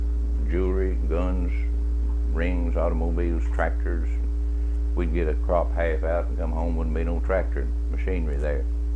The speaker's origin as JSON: {"language": "English", "town": "Arch", "region": "Kentucky", "country": "United States", "tie": "born there", "said": "I was born at Arch, which is close to Vertrees, which is a route out of Cecilia, which is 6 miles from E-Town."}